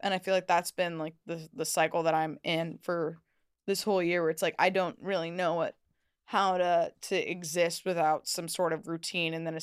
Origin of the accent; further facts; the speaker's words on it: Los Angeles, California, United States; I'm from LA. I'm from Los Angeles.